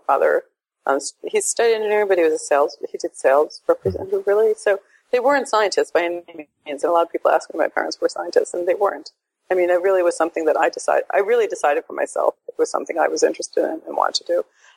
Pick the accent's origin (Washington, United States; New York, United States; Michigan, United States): New York, United States; Queens; Yeah. So just for the record, I actually have two sisters.